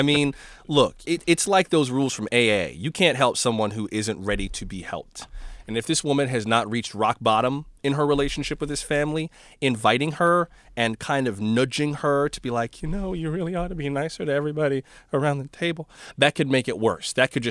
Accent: Florida, United States; Well, I ain't from Minnesota. I'm from I'm from South Florida

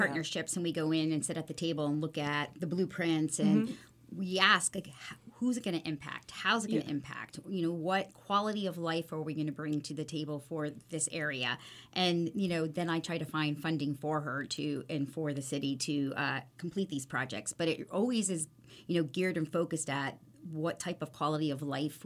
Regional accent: United States; born there; So I was born here in the United States. I'm a Lebanese American. My family, my brothers and sisters were born in Lebanon.

